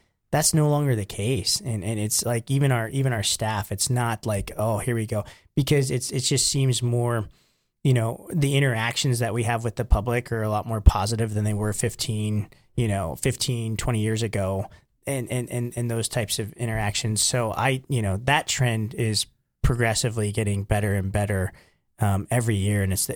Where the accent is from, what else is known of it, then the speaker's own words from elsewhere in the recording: Dayton, Wyoming, United States; I grew up in the Tongue River Valley in Dayton